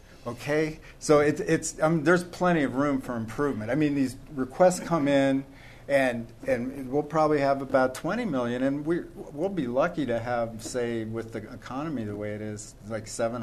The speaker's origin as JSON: {"language": "English", "country": "Ireland", "said": "And so at that point, it was like, I'm Irish. I'm sorry."}